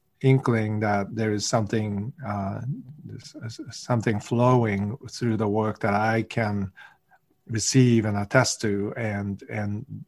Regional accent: Boston, Massachusetts, United States; born there; also born or lived in Sweden / Japan; I was in Sweden at the time. I was born in Boston in United States, and then my father was a research scientist, so we were in Sweden and then in Japan.

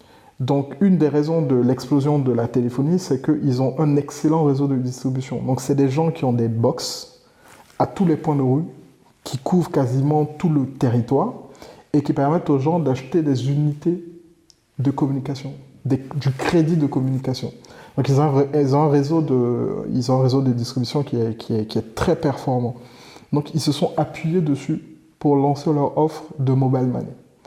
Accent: Côte d’Ivoire; parce que moi je suis originaire de Côte d'Ivoire

